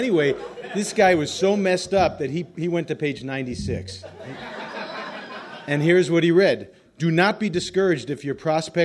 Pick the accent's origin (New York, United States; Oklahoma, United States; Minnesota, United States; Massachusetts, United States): New York, United States; Long Island; born or raised there